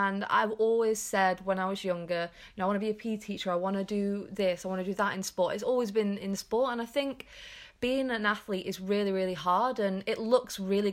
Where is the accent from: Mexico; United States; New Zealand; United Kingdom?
United Kingdom; England; I've grown up in England. I am English